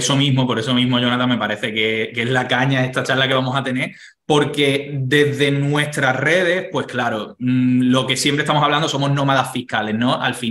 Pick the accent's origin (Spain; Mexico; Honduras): Spain; moved away as an adult; yo siempre tengo que acordarme de cómo salí de España. Yo no salí de España siendo un mega empresario ni teniendo un mega negocio. Yo me fui a Irlanda currando de camarero